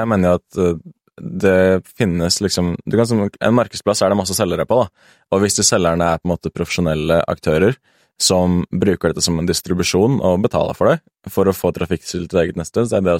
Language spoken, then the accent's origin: Norwegian; Sandefjord, Vestfold og Telemark, Norway; moved away as an adult; also born or lived in Bergen; Og så endte det på en måte opp med at jeg flyttet til Bergen fra Sandefjord, da jeg var 19 eller noe sånt.